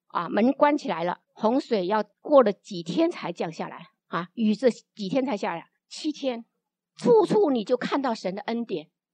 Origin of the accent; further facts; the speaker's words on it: China; 那我们中国人来说，我们最古最古的人，他们敬拜什么？